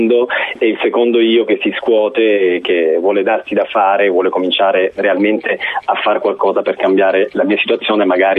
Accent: Apulia, Italy; now in Bologna, Italy; il gap fra la vita in Puglia e quella a Bologna si è ridotto sempre più, quindi ecco. Sono bolognese d'adozione.

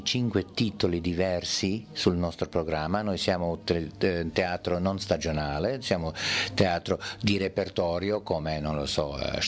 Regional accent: Serbia; Italian is a second language; il nostro teatro è il purtroppo unico teatro di tradizione nel mio paese, in Serbia

